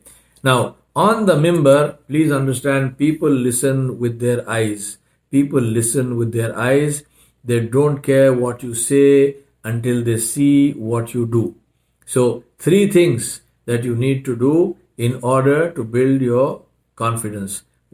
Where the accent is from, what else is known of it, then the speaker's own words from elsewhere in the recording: India; English is a second language; now in United States; I'm Indian. I am very comfortable living in America. I speak English fluently. I have lived here for many years. But I am Indian. My soul is Indian.